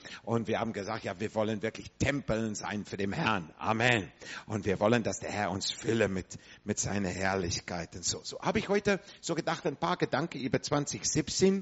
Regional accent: South Africa; born there; German is a second language; ich bin in Südafrika geboren. Mein Vater war dritte, vierte Generation Franzose. Und ich habe eine schottische Mutter. Meine Mutter kommt aus Schottland.

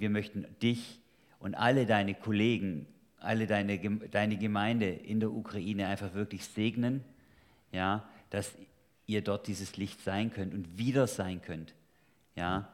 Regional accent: Germany; Ja, also wir als Deutsche, wir hatten auch die Phase, wo es dann hieß, wir sind ein Volk.

